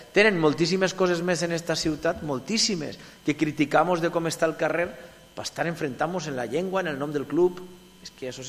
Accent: Villarreal, Valencian Community, Spain; perquè a mi el gran problema en el nom del meu poble el tinc en la R mayúscula i en el guioner del mig, de forma permanent. Allà on vaig. Villarreal en una R enorme o llevant el guió del mig.

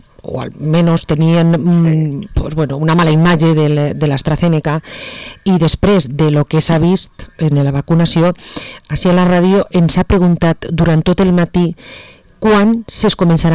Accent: Vila-real, Valencian Community, Spain; born there; Jo soc una persona que ha nascut al poble, és quan dic... Me sento orgullosa del meu poble

